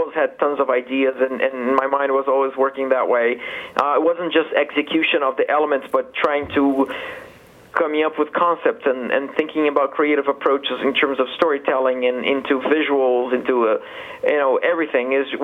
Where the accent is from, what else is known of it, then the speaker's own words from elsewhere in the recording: Brazil; Yeah, the thing about it is, like, I was coming from Brazil and then working on all these projects